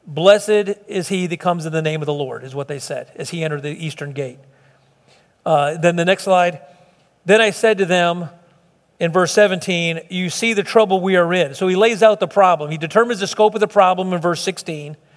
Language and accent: English; Chicago, Illinois, United States; I'm from Southside Chicago originally.